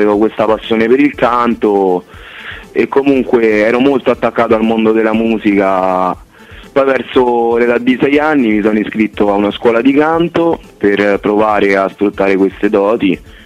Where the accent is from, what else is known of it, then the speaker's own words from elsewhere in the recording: Rome, Lazio, Italy; io sono di Roma